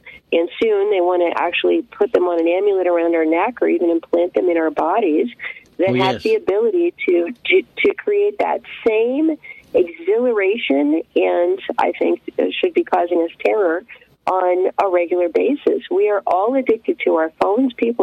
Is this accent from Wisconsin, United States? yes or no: no; Los Angeles, California, United States; And as I grew up, we moved to California, and I grew up in Los Angeles